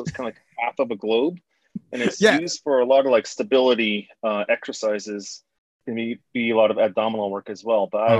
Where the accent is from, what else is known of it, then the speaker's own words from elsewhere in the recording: Fort Defiance, Arizona, United States; now in Brooklyn, United States; I am author of Healer of the Water Monster, and I am originally from the Fort Defiant Sawmill area, but currently live in Brooklyn, New York.